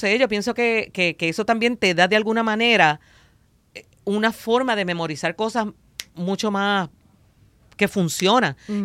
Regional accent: Fajardo, Puerto Rico; Pues yo vengo de un barrio pobre, Yo vengo de Puerto Real, en Fajardo

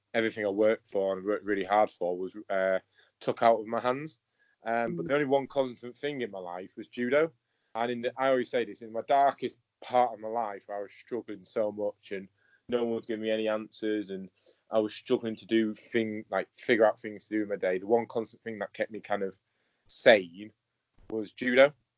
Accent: Hull, Yorkshire and the Humber, United Kingdom; I'm originally from Hull, but I'm based at the Centre of Excellence, where the Paralympic team is based, alongside with the Olympic team.

